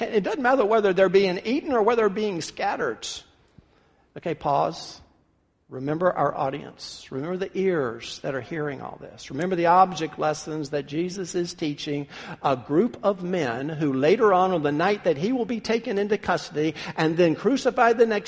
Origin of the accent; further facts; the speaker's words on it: Memphis, Tennessee, United States; I'd been driving for about a year, growing up in Memphis, Tennessee.